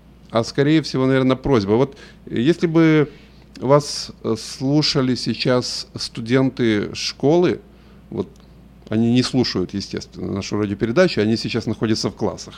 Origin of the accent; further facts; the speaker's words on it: Odesa, Odesa Oblast, Ukraine; вернулся из Одессы, из моего родного города.